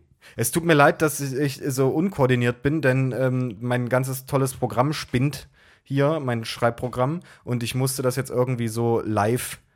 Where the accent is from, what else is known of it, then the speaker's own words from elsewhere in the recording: Saarland, Germany; moved away as an adult; Ich komme gebürtig auch aus dem Saarland und habe dort gelebt, bis ich 21 war.